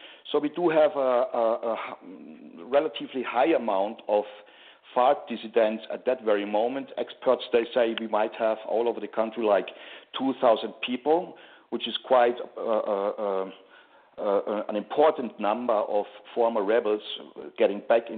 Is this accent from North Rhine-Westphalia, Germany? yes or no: no; Munich, Bavaria, Germany; also born or lived in Bogota; now in Pereira, Colombia; No, I'm German. I'm from South Germany, from Munich. And right now I lived like for 15 years in Bogota.